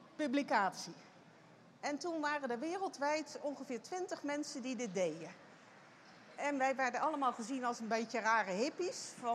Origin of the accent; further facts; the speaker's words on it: Netherlands; daar zitten we als Nederlander dus vreselijk mee in onze maag.